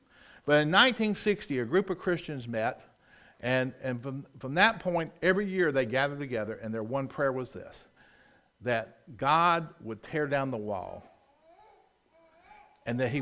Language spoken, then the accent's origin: English; Rock Hill, South Carolina, United States; You know, the furthest north I've ever lived in my life is my hometown of Rock Hill, South Carolina. Never lived up north.